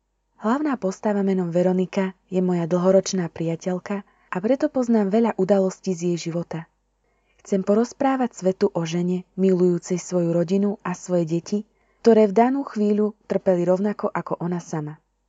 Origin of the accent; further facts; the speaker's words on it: eastern Slovakia, Slovakia; Narodila som sa na východnom Slovensku a tu aj zostanem. Nemám v pláne odísť do inej krajiny.